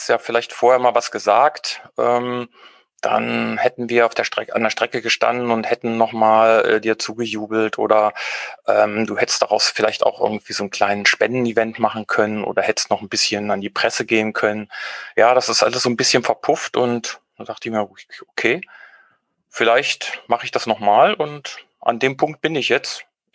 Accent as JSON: {"language": "German", "town": "Arnum", "region": "Lower Saxony", "country": "Germany", "tie": "born or raised there", "said": "hier in meinen Heimatort Arnum"}